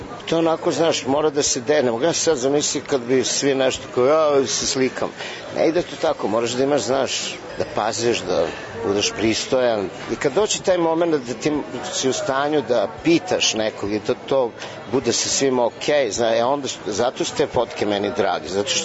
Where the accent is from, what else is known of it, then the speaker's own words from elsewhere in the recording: Belgrade, Serbia; Pre svega da je ta fotografija nastala u Beogradu, u mom rodnom gradu.